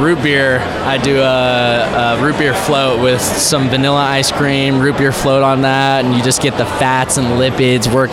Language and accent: English; New Mexico, United States; And even in my home state in New Mexico, it's a felony to have, you know, a certain amount of bud.